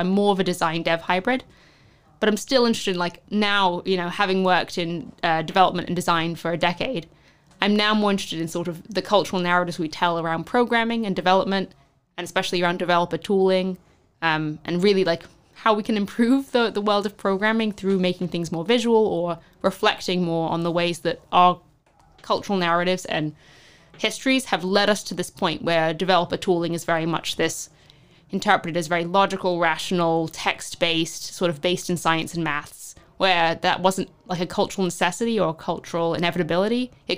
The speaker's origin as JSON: {"language": "English", "region": "London", "country": "United Kingdom", "said": "I mean, I'm from London, so I don't have high expectations."}